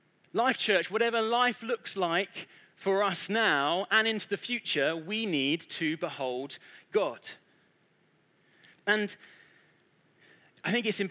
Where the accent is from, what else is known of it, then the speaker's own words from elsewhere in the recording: Woking, South East England, United Kingdom; I grew up in Woking, and I can assure you, Woking is only known for people going through it on a train to London.